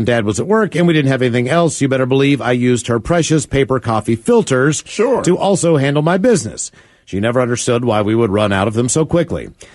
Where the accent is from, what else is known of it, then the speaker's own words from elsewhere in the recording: Baltimore, Maryland, United States; Guys, I grew up in Baltimore. My parents didn't really have a whole lot of money.